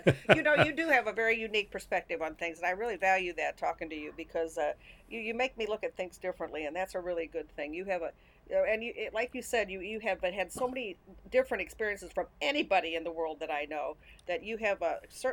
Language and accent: English; Illinois, United States; when I was growing up in Southern Illinois, you know, as I talked to you before about, my stepfather was a really bad alcoholic.